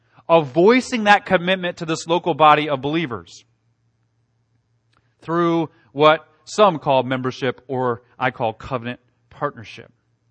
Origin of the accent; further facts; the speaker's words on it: Ohio, United States; I'm a hillbilly from Southern Ohio, right?